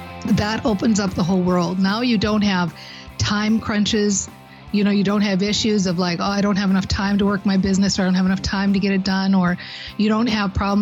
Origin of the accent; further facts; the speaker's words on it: Minnesota, United States; I'm from Minnesota, and I was raised in Minnesota, and we have long winters here.